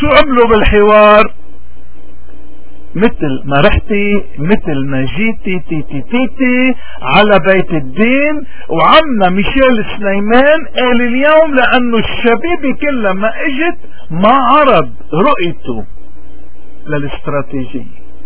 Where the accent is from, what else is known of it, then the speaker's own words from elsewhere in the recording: Lebanon; نحن كمواطنين لبنانيين شو شايفين؟